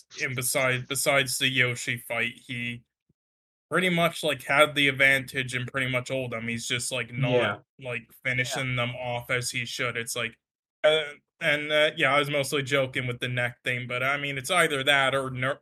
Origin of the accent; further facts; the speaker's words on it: Canada; Sorry, I'm a Canadian, so I need to do that every time.